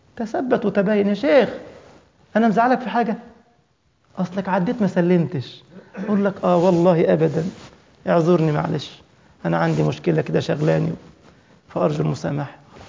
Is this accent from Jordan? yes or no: no; Egypt; أنا كمصري ممكن مصري زيي يقبل مني مزاحي،